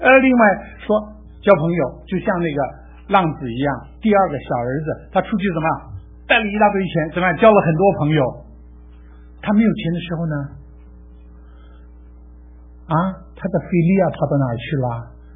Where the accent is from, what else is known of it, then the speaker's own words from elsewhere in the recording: Taiwan; moved away as an adult; also born or lived in Beijing, China; now in United States; 我生在北京，我解放前我生在北京，解放后我生长在台湾，19岁那年来到美国，一直到现在。我在台湾生活了将近16年